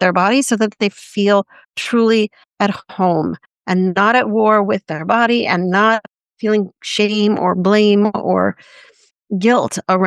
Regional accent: Montreal, Quebec, Canada; I grew up in Montreal, and there's a French saying, je me sens bien dans ma peau.

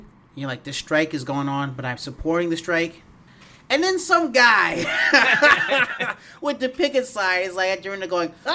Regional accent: the South, United States; So Nicholas and me, we're from the South, which people can be very emotional.

